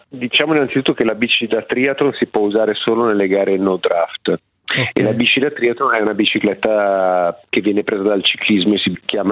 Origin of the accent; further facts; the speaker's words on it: Lombardy, Italy; però noi lombardi o comunque della nord Italia